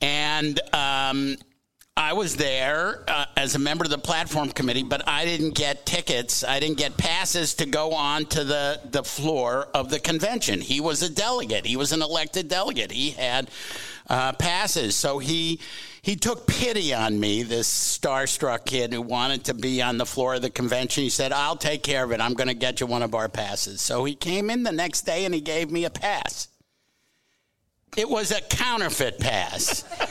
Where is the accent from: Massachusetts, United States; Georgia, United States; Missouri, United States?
Massachusetts, United States; when I was growing up outside of Boston, our baseball team was a union-sponsored team.